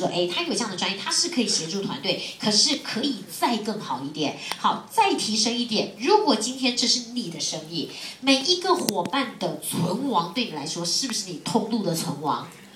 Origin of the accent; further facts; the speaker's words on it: Taiwan; 我们台湾人常讲就不舒服